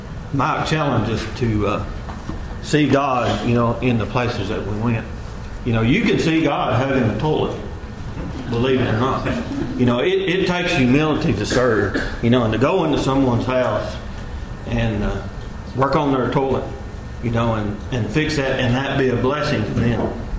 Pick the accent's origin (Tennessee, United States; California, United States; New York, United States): Tennessee, United States; Benton; I said, we're from Benton, Tennessee.